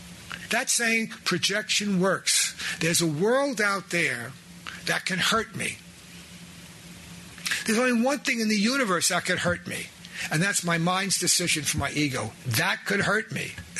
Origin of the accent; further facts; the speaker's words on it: Brooklyn, New York, United States; Now, I grew up in Brooklyn, so I know about that. That's when they were still the Brooklyn Dodgers.